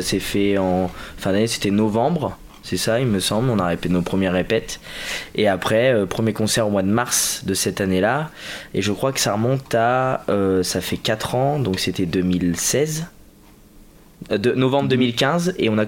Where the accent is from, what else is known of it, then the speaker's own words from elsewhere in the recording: Paris, Île-de-France, France; Ah non, à la base, je suis parisien, quoi.